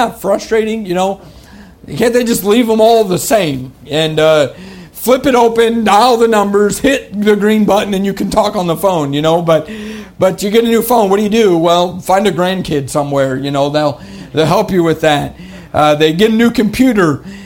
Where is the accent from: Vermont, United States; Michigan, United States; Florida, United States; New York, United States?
Vermont, United States; growing up in Vermont, you know, you've got, when I was growing up, not really any cell phones